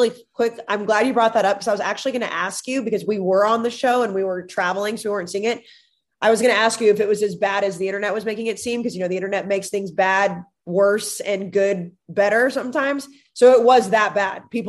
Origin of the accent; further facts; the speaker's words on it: Texas, United States; I have a lot of friends who went to Arkansas growing up in Texas, growing up in the DFW area.